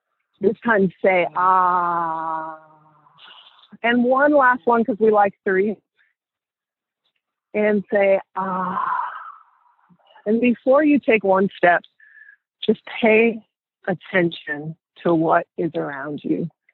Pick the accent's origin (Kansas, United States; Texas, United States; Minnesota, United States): Kansas, United States; Wichita; Listen, I'm from Wichita. You know, I don't know how to speak that.